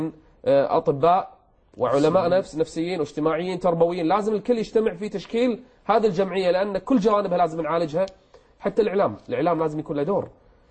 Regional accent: Kuwait; خاصه عندكم هنا في قطر مثل ما كانت عندنا في الكويت

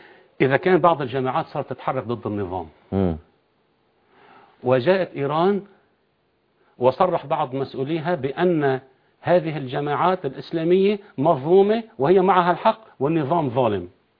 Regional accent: Tripoli, North Governorate, Lebanon; أنا كنت في صيدا، كنت مهجرا في ذلك الوقت بسبب النظام السوري، أنا ابن طرابلس لكن كنت في صيدا في تلك الفترة.

